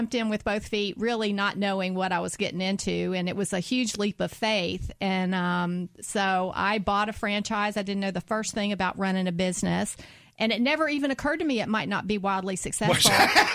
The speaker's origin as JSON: {"language": "English", "town": "New Orleans", "region": "Louisiana", "country": "United States", "tie": "born or raised there", "also_born_or_lived": "Nagoya, Japan", "said": "But I grew up basically in New Orleans"}